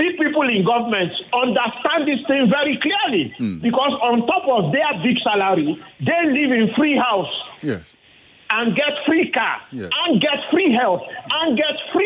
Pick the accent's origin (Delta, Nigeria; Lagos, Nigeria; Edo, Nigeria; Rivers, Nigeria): Lagos, Nigeria; Ikoyi; as a child of a senior civil servant that lived in Ikoyi and I grew up in Ikoyi